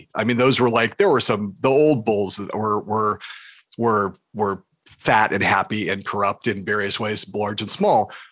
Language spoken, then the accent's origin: English; Los Angeles, California, United States; So I like came from this Midwestern stock. I grew up in LA, but they had moved out west